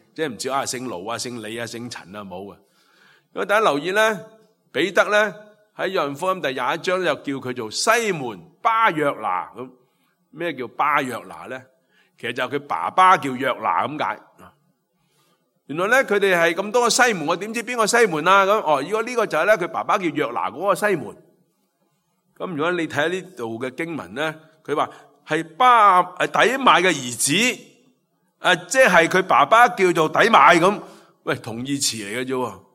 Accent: China; 咁我哋中国人话喂

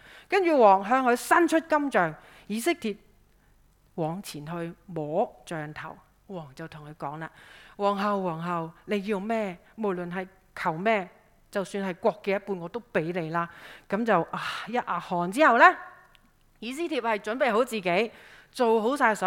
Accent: Hong Kong; 也都是作为香港人善待自己的方法之一。

